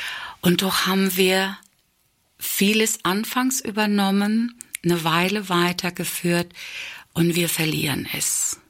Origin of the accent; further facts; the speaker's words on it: Germany; ist mir sehr viel Ablehnung als Deutsche entgegengefallen